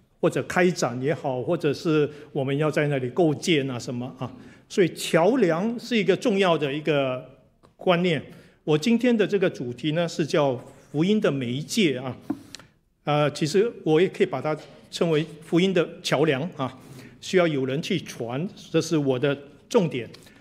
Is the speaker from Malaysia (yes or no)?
yes; Malaysia; 我来自马来西亚啊，在马来西亚我的家乡有一个特别的花啊，那是世界最大的花。